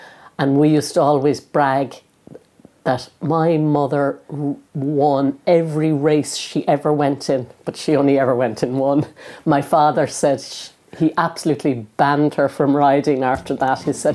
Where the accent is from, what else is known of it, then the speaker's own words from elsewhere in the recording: Leinster, Ireland; I'm a Kildare woman, I'm from Bridget country.